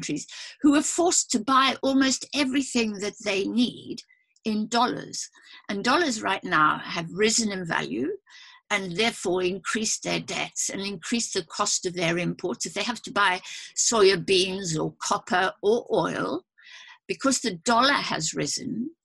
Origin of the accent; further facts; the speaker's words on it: South Africa; born there; You know, I'm South African born